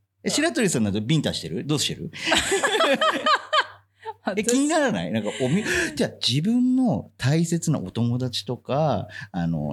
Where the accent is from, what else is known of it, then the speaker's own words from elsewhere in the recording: Miyagi, Japan; こう東北の祭りを久々に地元宮城で味わった感じで幸せでしたね